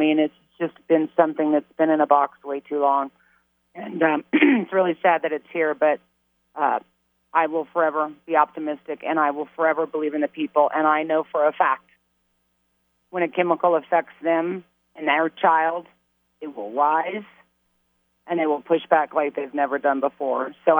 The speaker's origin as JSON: {"language": "English", "region": "Kansas", "country": "United States", "said": "I got to say it because I'm from Kansas, but that's the Wizard of Oz."}